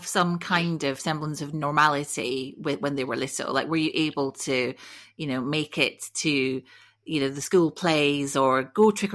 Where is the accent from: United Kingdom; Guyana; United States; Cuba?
United Kingdom; Scotland; As a Scot who grew up guising, it definitely isn't American shit.